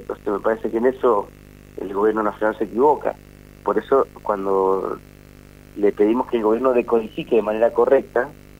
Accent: Argentina; lo que nos está pasando como pueblo argentino

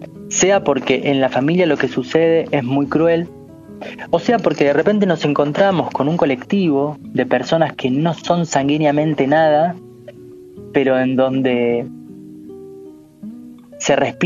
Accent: Argentina

